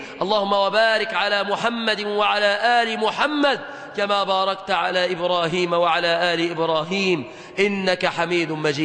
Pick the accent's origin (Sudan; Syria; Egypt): Egypt